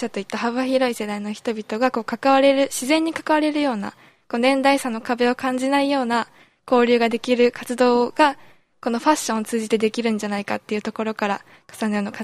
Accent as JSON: {"language": "Japanese", "region": "Toyama", "country": "Japan", "said": "私は富山県出身です。"}